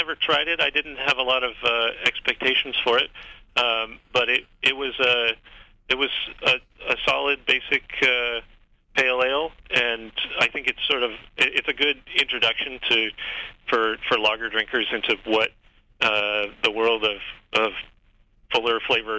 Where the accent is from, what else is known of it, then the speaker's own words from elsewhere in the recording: Olympia, Washington, United States; We also did Olympia, which was one I was looking forward to since that's my hometown.